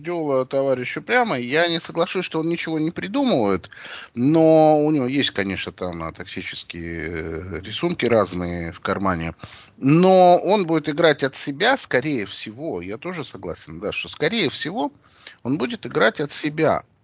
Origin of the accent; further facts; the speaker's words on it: Russia; Мы говорим, мы из России.